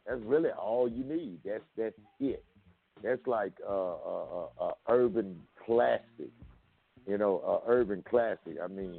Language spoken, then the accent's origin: English; the South, United States; like I said, I'm from the South, and to me, that track was like a West Coast Southern track. It represented where we from.